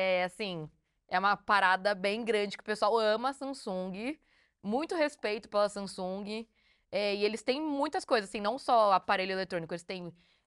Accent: Brazil; É que a gente é do Brasil.

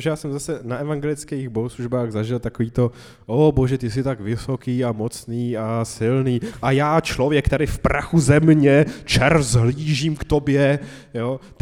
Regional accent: Vysočina Region, Czechia; No, tak dobře, já jsem z Vysočiny, tak

